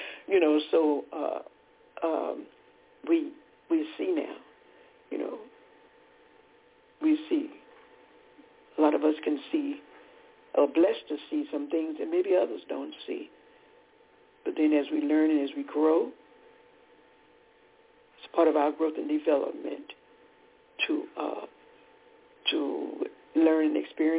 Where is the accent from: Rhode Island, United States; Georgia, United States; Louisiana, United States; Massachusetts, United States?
Georgia, United States; Decatur; We're from Decatur, Georgia.